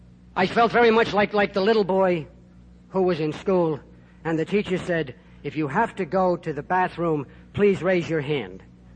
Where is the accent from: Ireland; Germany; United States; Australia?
Ireland; I'm Irish, and I got to share this.